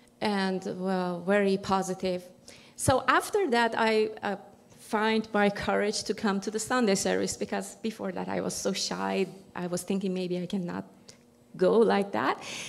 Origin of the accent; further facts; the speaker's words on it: Iran; Yeah. I come from Iran